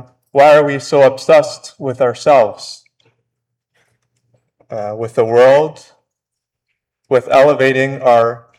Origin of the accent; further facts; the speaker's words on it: Toronto, Ontario, Canada; I'm from Toronto, and I have a confession.